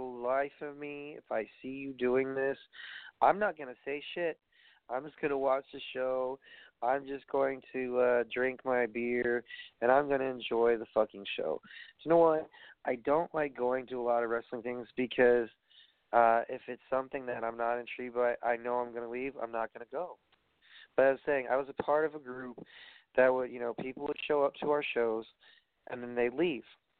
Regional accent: Brooklyn, New York, United States; I have a good night before I go back to my hometown in Brooklyn.

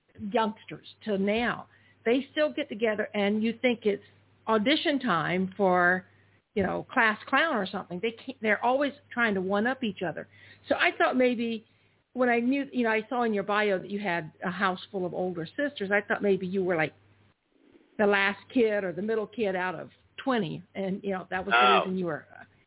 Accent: the South, United States; Plural, like folks. I grew up in the South.

